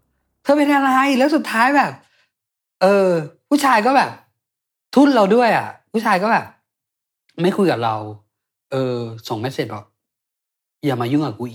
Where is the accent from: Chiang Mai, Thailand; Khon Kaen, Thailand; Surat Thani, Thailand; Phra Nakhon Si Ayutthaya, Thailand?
Surat Thani, Thailand; moved away as an adult; now in Bangkok, Thailand; ครอบครัวเราอยู่ที่นู่นพ่อแม่อะไรต่างๆแต่เราสร้างทุกอย่างที่นี่ด้วยตัวเองอ่ะมันก็เลยกลายเป็นบ้านของเราอ่ะแม้แต่ที่ตัวเมืองที่สุราษฎร์ธานีมันก็ไม่ใช่บ้านเรา